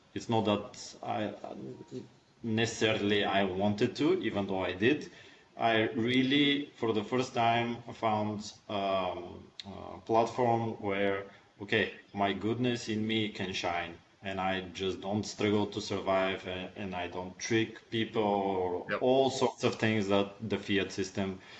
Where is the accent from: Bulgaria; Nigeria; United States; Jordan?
Bulgaria; Sofia, Sofia City; English is a second language; I'm from Sofia, Bulgaria.